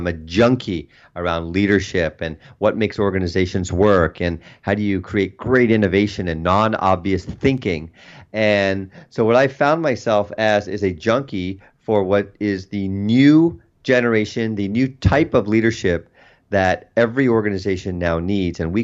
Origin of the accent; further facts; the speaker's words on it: India; now in Washington, D.C., United States; from an Indian kid, moved to Washington, D.C., became an engineer, because you only have two choices as an Indian kid, right?